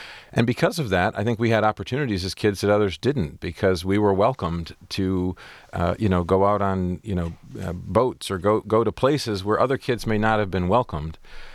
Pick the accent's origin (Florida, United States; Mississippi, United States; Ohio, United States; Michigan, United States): Michigan, United States; Port Huron; Oh, Jack, I had a great growing up on Lake Huron. It's a beautiful, small community with really great people.